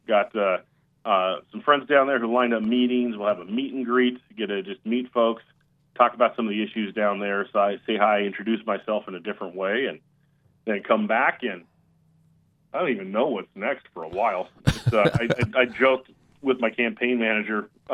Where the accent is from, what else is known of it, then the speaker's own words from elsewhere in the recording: Alaska, United States; I'm born and raised in Alaska